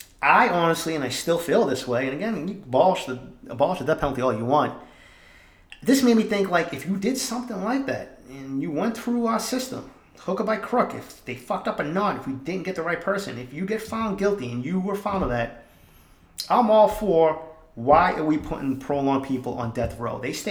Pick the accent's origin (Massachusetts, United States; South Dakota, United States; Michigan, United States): Massachusetts, United States; Boston; growing up in East Boston, and I think some of that's still in me, growing up around the criminals and seeing how that is